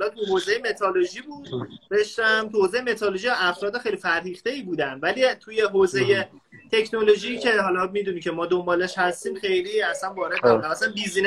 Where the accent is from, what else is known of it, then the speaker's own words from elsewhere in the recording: Isfahan, Iran; also born or lived in Qazvin; من متولد 1371 توی شهر قزوین، ولی بچه اصفهانم، یعنی کلا اصفهان بزرگ شدم و فقط قزوین به دنیا اومدم.